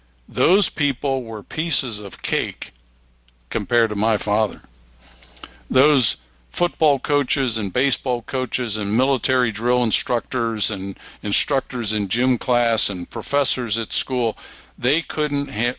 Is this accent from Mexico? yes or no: no; Wales, United Kingdom; I'm a Welshman, so we're kinsmen.